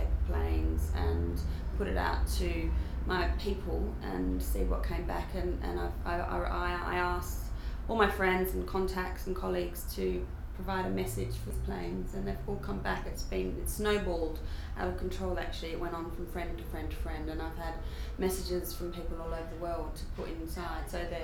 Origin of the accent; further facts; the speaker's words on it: Australia; now in London, United Kingdom; I'm 38, and I'm Australian, but I live in London.